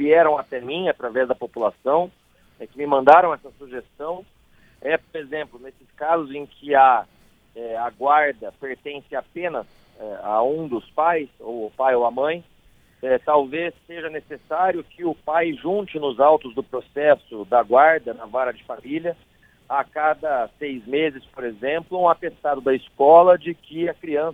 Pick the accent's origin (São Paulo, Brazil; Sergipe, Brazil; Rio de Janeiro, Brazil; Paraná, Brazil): Paraná, Brazil; Londrina; uma cidade perto da minha cidade natal, que é Londrina, no Paraná